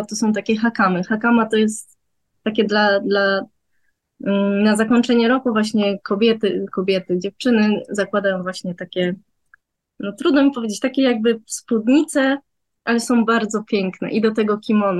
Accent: Hokkaido, Japan; A u nas na Hokkaido jest tak, że tak jakby robią zupę i też ryż oddzielnie.

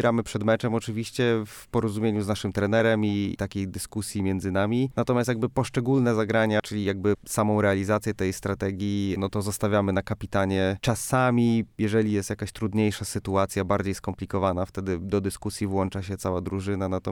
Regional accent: Olsztyn, Warmian-Masurian Voivodeship, Poland; now in Tricity, Poland; Pochodzę z Olsztyna i w zasadzie tutaj nigdy nie miałem okazji spróbować curlingu. Przez całą swoją młodość praktycznie trenowałem piłkę nożną w Warmii Olsztyn i z curlingiem dopiero zetknąłem się po wyjeździe z Olsztyna do Trójmiasta.

